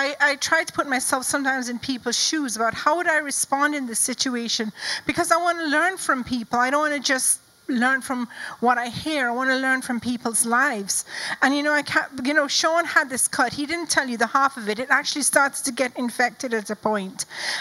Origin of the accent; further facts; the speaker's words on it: Jamaica; I grew up in Jamaica.